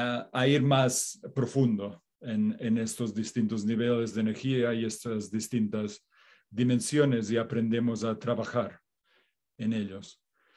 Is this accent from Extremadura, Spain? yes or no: no; Catalonia, Spain; yo soy catalán de España y vine a América y aquí me quedé